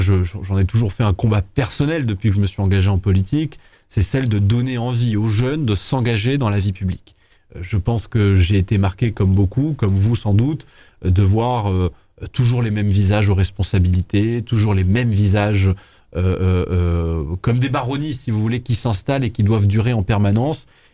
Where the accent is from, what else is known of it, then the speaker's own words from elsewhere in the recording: Cagnes-sur-Mer, Provence-Alpes-Côte d'Azur, France; born there; je suis né à Cagnes en 1996